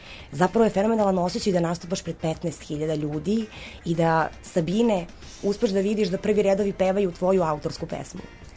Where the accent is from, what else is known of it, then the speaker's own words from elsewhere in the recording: Niš, Nišava District, Serbia; ja sam iz Niša